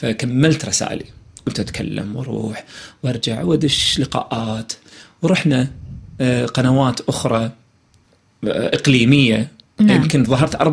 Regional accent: Kuwait; شنو الامل اللي موجود عندنا في الكويت؟

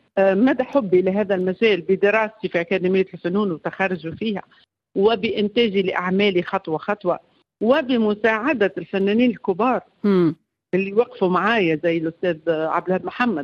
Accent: Tunisia; moved away as an adult; now in Egypt; أنا عندي مبادئ فنية عظيمة جيت بها من تونس، عايزة أنفذها، عايزة أحققها في مصر.

